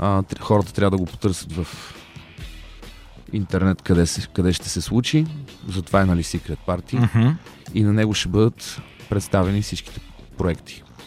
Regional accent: Sofia, Sofia City, Bulgaria; Аз съм израснал на Солни пазар.

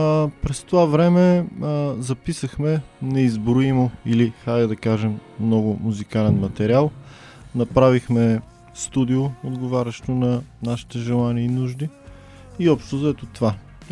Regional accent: Plovdiv, Plovdiv Province, Bulgaria; Аз съм половин пловдивчанин.

